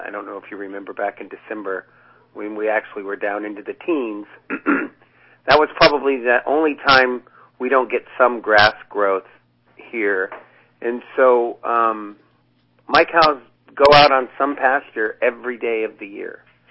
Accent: California, United States; now in Orland, United States; Well, we moved up to Orland 11 years ago. I'm originally from Merced County, and I'm a third-generation dairy farmer.

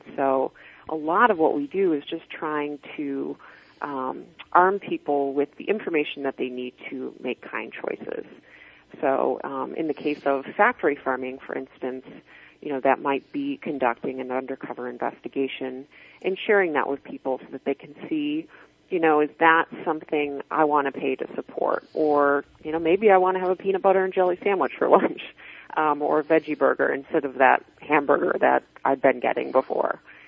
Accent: Michigan, United States; I certainly didn't grow up that way, though. I'm from Michigan, and it's kind of an alien concept in the little town that I went to high school

